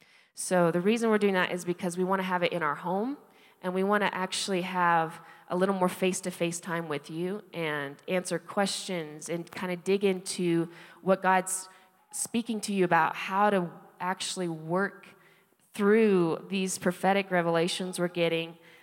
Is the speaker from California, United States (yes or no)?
no; Kansas City, Missouri, United States; We're from Kansas City.